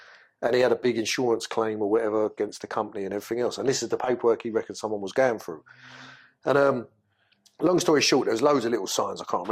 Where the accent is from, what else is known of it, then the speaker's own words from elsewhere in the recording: London, United Kingdom; Yeah, because I'm fucking from London.